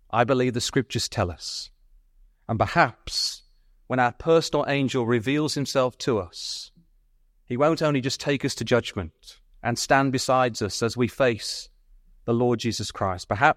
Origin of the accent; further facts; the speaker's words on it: England, United Kingdom; Because I'm English and I want to keep friends, you're all right.